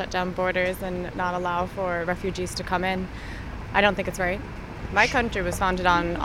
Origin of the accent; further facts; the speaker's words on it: United States; As an American myself